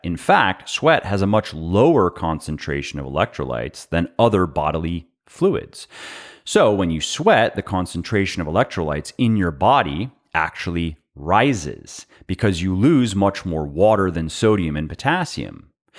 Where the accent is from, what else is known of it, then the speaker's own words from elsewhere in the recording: Florida, United States; I grew up in Florida.